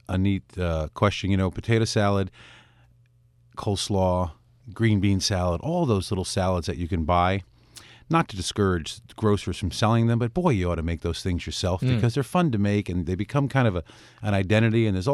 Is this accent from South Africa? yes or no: no; Connecticut, United States; also born or lived in New York / Boston; You know, I'm from Connecticut, kind of grew up in New York and Boston and upstate here.